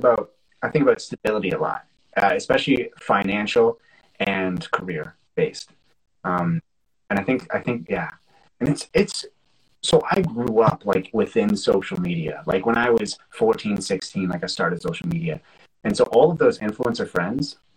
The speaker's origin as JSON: {"language": "English", "country": "Canada", "said": "and I'm Canadian, so it's even, like, it's even less."}